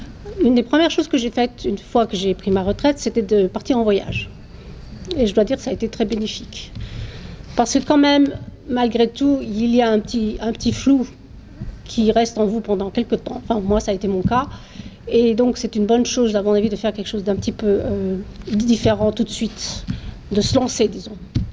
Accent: France; comme je suis française, donc ça me paraît plutôt normal de le faire.

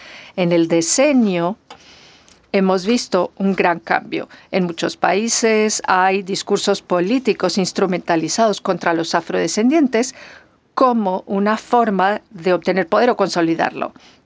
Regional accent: United States; como uno que se ha utilizado en Estados Unidos, de donde yo vengo

